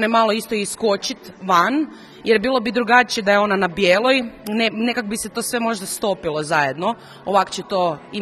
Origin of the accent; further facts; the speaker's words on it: Jastrebarsko, Zagreb County, Croatia; now in Zagreb, Croatia; dolazim iz Jastrebarskog i studiram na Likovnoj akademiji u Zagrebu.